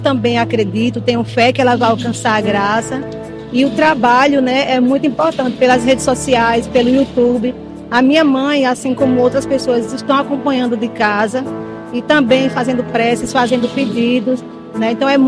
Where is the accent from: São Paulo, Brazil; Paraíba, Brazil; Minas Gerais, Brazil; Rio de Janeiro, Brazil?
Paraíba, Brazil; Santa Rita; Eu sou da cidade de Santa Rita, aqui vizinho de João Pessoa.